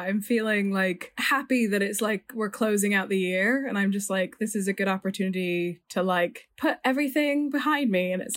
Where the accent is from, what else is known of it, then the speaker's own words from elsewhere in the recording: United States; now in London, United Kingdom; I wouldn't say that I'm British because I don't have British citizenship, I guess. So, yeah, I'm much more inclined to say that I'm American.